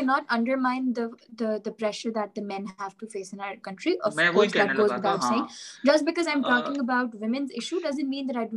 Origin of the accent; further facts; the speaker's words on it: Peshawar, Khyber Pakhtunkhwa, Pakistan; I am from KPK. I am from Peshawar. I come from, I'm from a Pathan background.